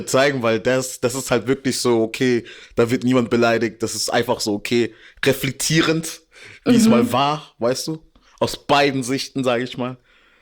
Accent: Karlsruhe, Baden-Württemberg, Germany; Ich liebe auch meine Stadt Karlsruhe. Und ja, wir sind alle aus Baden-Württemberg.

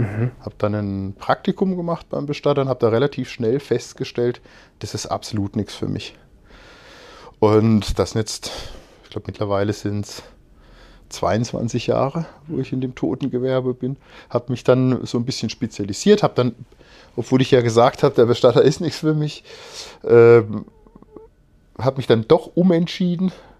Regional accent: Freiburg, Baden-Württemberg, Germany; also born or lived in Würzburg; dann habe ich hier nach Freiburg gewechselt in meine Heimat zurück.

